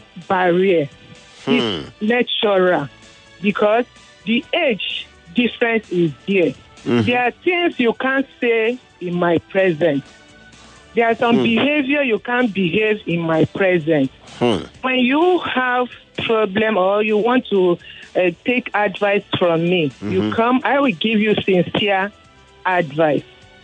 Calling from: Alimosho, Lagos, Nigeria; I'm calling from Alimosho.

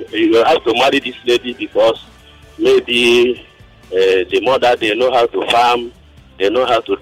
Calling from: Montserrado, Liberia; I'm calling from Moe.

